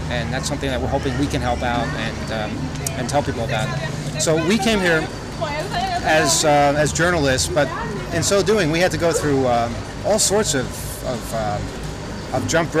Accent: New York, United States; We're from New York.

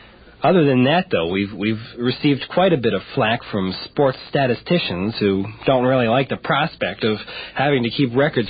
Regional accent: Walla Walla, Washington, United States; Well, I'm from Walla Walla, Washington, Eric.

